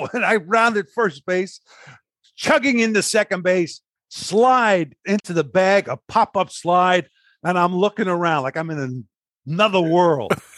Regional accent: Brooklyn, New York, United States; growing up in Brooklyn, these were the Brooklyn Dodgers.

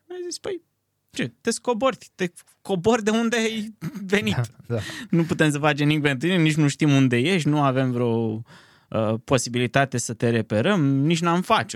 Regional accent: Piatra Neamț, Neamț County, Romania; De mic plecam de la Piatra Neamț, de unde sunt deloc, la Bacău sau la Bicaz cu trenul.

